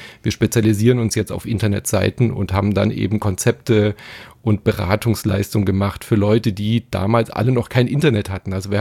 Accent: Stuttgart, Baden-Württemberg, Germany; ich bin ja in Stuttgart aufgewachsen

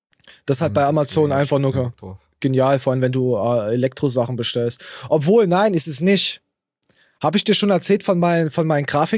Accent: East Germany, Germany; Ja, ich bin Ostdeutscher, ja.

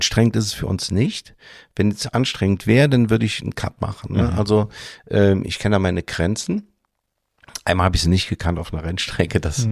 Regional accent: Eifel, Germany; Ich bin in der Eifel groß geworden, das ist ländlich.

